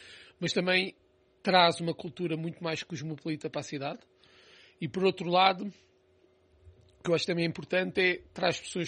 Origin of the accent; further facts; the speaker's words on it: Portugal; Que sou português, viver em Portugal é fantástico.